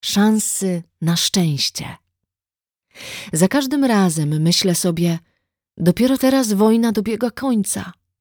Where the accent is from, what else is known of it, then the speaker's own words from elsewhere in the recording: Mecklenburg-Vorpommern, Germany; Miasto, w którym dorastałam, leży nad Bałtykiem. Miasto o hanzeatyckiej przeszłości, którego ceglany gotyk został wpisany na listę Światowego Dziedzictwa UNESCO.